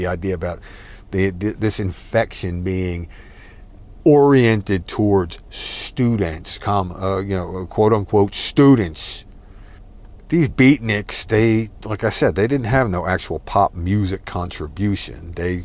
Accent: Texas, United States; and as a Southerner, as a Texan, as a Southwesterner, I could say it was bullshit.

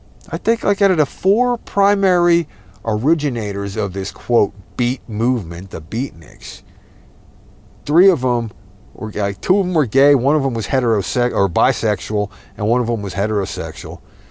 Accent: Texas, United States; and as a Southerner, as a Texan, as a Southwesterner, I could say it was bullshit.

